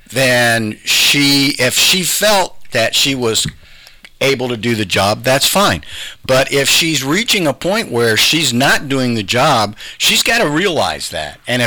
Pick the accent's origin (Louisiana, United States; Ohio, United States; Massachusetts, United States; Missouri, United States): Ohio, United States; I'm from Morrow County, and I've lived there for the last 12 years, and there were many times in Mount Gilead where candidates were running unopposed.